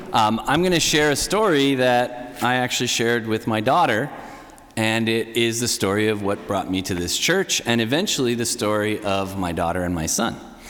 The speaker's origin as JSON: {"language": "English", "region": "Florida", "country": "United States", "tie": "born or raised there", "said": "I grew up in Florida and all these other places, and my dad was crazy and moved us all over the country and somehow settled here in this area finally"}